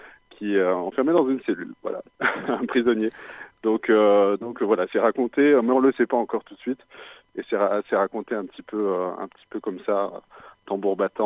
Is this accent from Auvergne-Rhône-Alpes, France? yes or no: yes; Auvergne-Rhône-Alpes, France; Voilà, c'est ça, tout à fait.